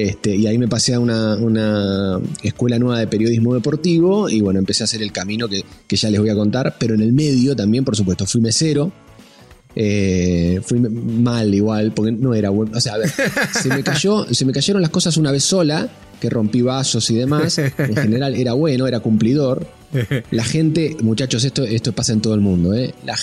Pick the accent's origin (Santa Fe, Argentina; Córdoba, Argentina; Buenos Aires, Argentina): Buenos Aires, Argentina; born there; Yo nací en Buenos Aires, en Argentina.